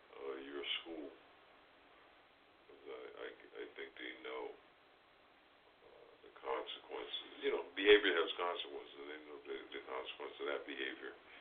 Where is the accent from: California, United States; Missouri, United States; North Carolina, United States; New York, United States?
New York, United States; I grew up in Long Island.